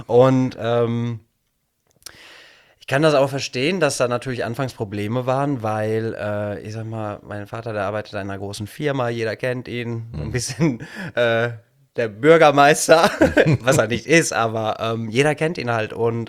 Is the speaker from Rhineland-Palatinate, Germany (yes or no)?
no; Miltenberg, Bavaria, Germany; Ich komme gebürtig aus Miltenberg. Das ist in der Nähe, also zwischen Würzburg und Aschaffenburg. Die schönste Stadt Unterfrankens.